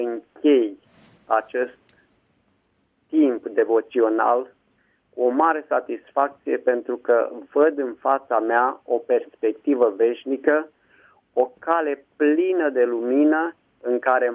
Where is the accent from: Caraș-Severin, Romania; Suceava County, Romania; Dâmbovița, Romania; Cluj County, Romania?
Dâmbovița, Romania; Vulcana-Băi; sunt din Vulcana Băi, Dâmbovița.